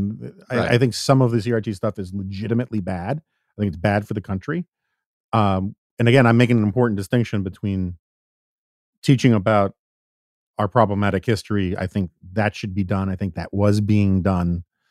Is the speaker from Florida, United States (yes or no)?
no; New York City, New York, United States; I grew up in New York City. I never once began a sentence, well, as a white person, I think.